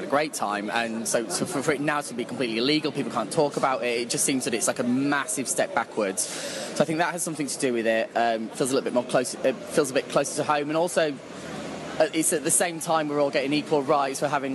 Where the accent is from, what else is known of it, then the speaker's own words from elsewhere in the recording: London, United Kingdom; I'm from London.